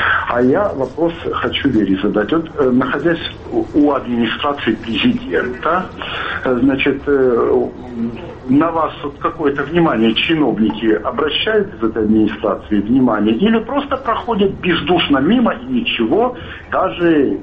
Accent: Leningrad Oblast, Russia; я из Ленинградской области.

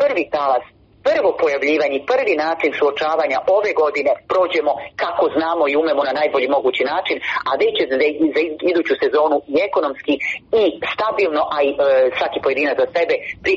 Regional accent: Bosnia & Herzegovina; Kod nas u Bosni i Hercegovini sve se u desete

